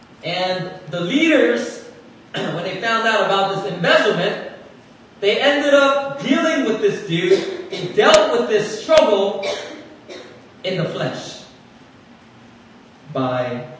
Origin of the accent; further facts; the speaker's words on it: Philadelphia, Pennsylvania, United States; Funny thing is, this church that she asked me to pray for used to be the church that I grew up in Philadelphia. When I was in like third grade to sixth grade, this is the church I grew up in.